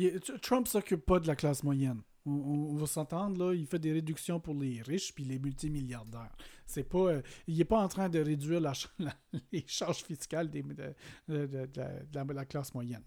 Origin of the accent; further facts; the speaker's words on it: New Brunswick, Canada; Moi, je viens de Nouveau-Brunswick